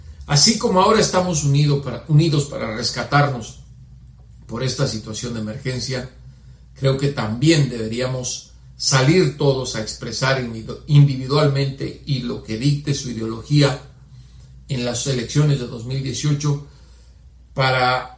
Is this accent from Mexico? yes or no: yes; Mexico; Estamos dolidos, pero no somos tontos los mexicanos.